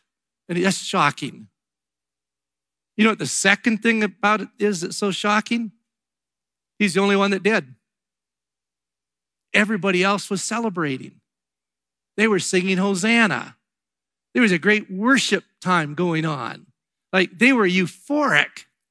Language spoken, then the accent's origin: English; Red Deer, Alberta, Canada; We said, man, we're from Red Deer, Alberta, Canada. Never been to a game.